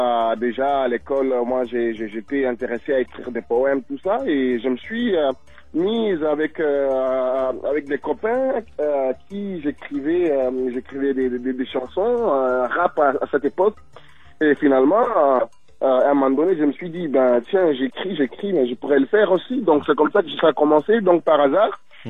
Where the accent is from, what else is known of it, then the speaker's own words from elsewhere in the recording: DR Congo; Donc originaire de la République démocratique du Congo.